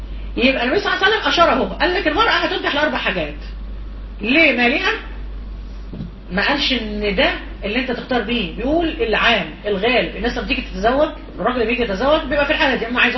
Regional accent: Egypt; واحنا عندنا في مصر اعلى واعلى ما شاء الله،

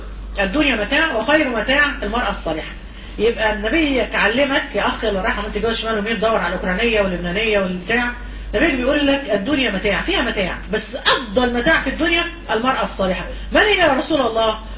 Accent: Egypt; واحنا عندنا في مصر اعلى واعلى ما شاء الله،

